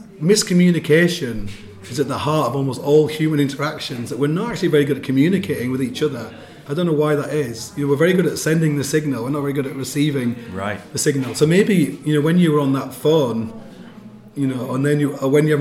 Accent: England, United Kingdom; I'm like, I'm from England.

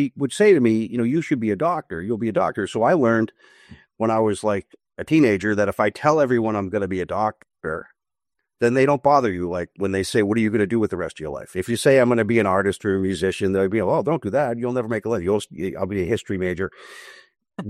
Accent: Massachusetts, United States; So basically there was a 50 or 60 people that I knew from my hometown in Massachusetts at UMass.

